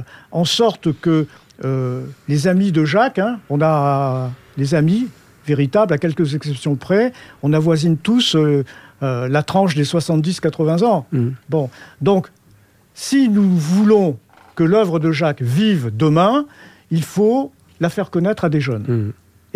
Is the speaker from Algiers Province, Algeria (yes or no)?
yes; Algiers, Algiers Province, Algeria; born there; je suis né en Algérie, je suis né à Alger